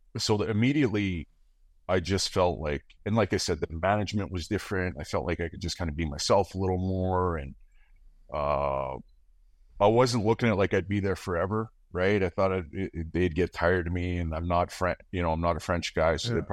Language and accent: English; England, United Kingdom; I'm an English guy.